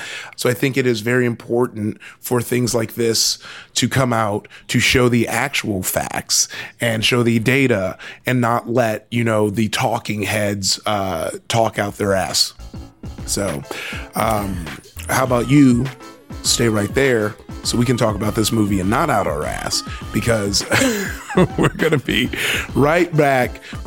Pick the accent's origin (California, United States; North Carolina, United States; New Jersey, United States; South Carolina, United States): California, United States; Compton; So I grew up in Compton, and I even knew about Cabrini Green.